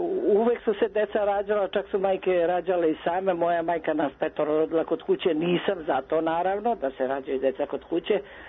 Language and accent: Serbian; Lazarevac, Belgrade, Serbia; ja sam iz Lazarevca